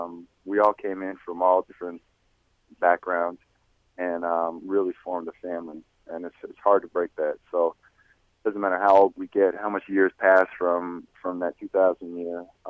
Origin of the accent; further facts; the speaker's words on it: Toronto, Ontario, Canada; you know, I'm from Toronto, so I was a good 5 hours away from home.